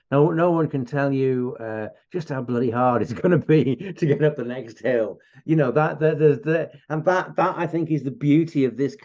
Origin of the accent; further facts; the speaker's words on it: North West England, United Kingdom; we came from Merseyside, and I had never seen country like that before.